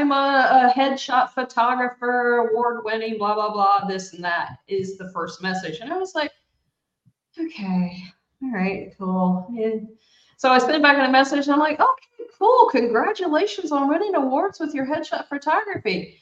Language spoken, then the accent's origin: English; United States; now in Portugal; I'm from the States, but I live in sunny Portugal.